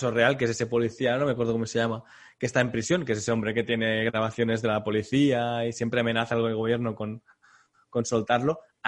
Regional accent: Catalonia, Spain; Y el final, que como catalán puedo hablar del final, ¿no?

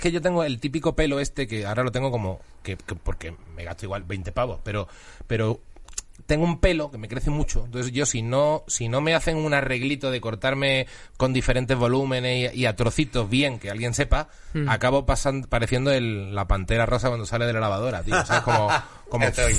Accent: Seville, Andalusia, Spain; Yo recuerdo mi infancia en Triana

